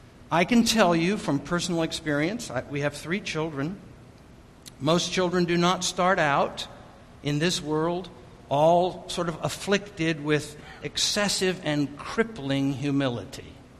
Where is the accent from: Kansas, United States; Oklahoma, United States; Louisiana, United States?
Kansas, United States; Wichita; I just was growing up in Wichita, Kansas. I was a double PK, son of a preacher, son of a professor.